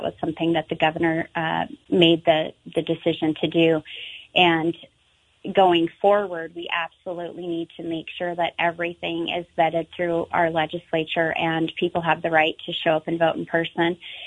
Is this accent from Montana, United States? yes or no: yes; Montana, United States; I was born and raised in Montana.